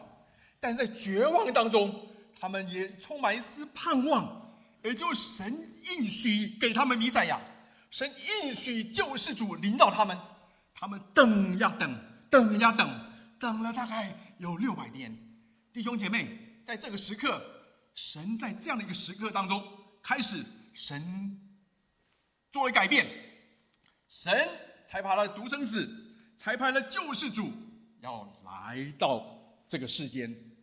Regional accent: China; 二次世界大战，虽然我们中国人死了不少人，但是犹太以单一民族被屠杀的，却是让我们感到非常非常的心痛。

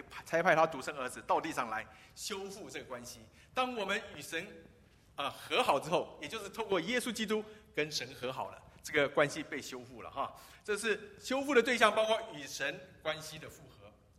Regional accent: China; 我们中国人常讲说翻帮，翻帮，对不对？蛮夷之邦， 其实我们在鄙视他们啊。

